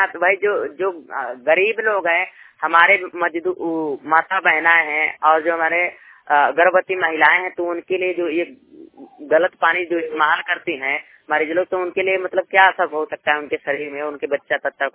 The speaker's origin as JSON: {"language": "Hindi", "town": "Banda", "region": "Uttar Pradesh", "country": "India", "said": "श्रोताओं, मैं जिला बांदा उत्तर प्रदेश से।"}